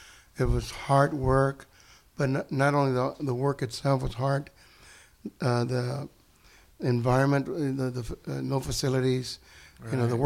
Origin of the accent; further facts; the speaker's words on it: Temple, Texas, United States; They literally met a few miles down from my hometown. I was looking at a book about my hometown Temple.